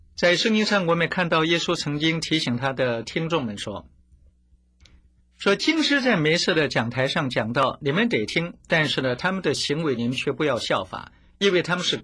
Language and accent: Chinese; China; 这就是我们中国人所说的"身教重于言教"，就在这个地方。